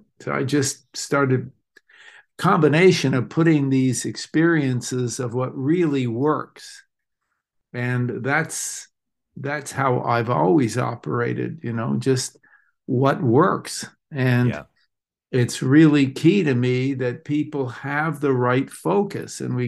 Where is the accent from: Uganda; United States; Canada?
Canada; when I left Mississippi State, I moved back to Canada. I'm originally Canadian